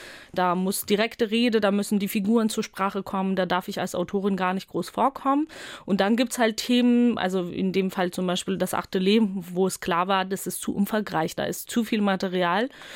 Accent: Georgia; Ich komme ja selbst aus Georgien

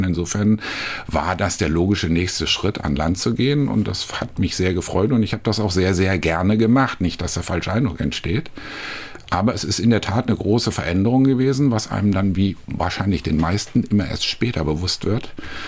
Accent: Hesse, Germany; also born or lived in Essen; now in Hamburg, Germany; Aufgewachsen bin ich im Wesentlichen in Hessen. Geboren bin ich in Essen im Ruhrgebiet und bin dann in Hessen im Taunus, im schönen Taunus zur Schule gegangen und dort aufgewachsen, bevor ich dann die dunkle Seite meiner Vergangenheit über Bremen nach Hamburg gekommen bin.

